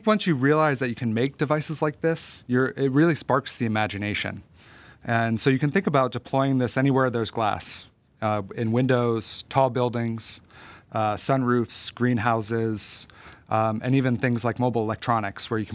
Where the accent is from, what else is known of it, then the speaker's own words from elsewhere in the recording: Massachusetts, United States; I grew up right outside of Boston